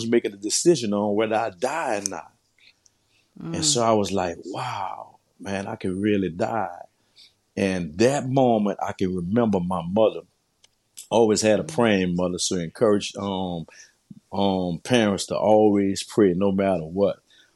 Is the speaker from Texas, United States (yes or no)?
no; New Orleans, Louisiana, United States; I come from New Orleans, a poverty-stricken neighborhood that was infested with drugs and violence.